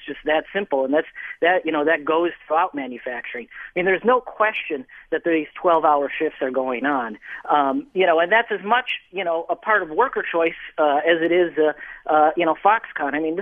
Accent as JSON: {"language": "English", "region": "Minnesota", "country": "United States", "said": "we tend to, as Americans, and I'm a Minnesotan"}